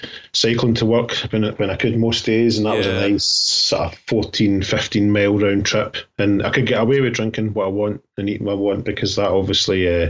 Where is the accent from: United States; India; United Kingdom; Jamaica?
United Kingdom; Glasgow, Scotland; also born or lived in Ayrshire; I was born in Glasgow in the early 70s, and I stayed in an all right bit of Glasgow.